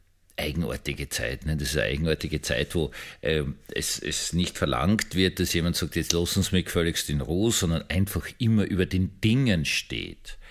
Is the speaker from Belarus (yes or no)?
no; Vienna, Austria; Also ich bin in Wien aufgewachsen, wir sind in die Gumpendorfer Evangelische Kirche gegangen, die riesige Gustav-Adolf-Kirche, heutzutage 12-Apostel-Kirche